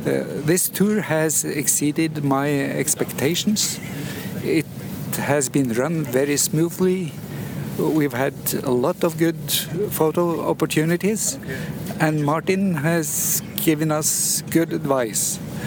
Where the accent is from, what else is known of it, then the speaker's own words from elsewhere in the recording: Norway; from Norway.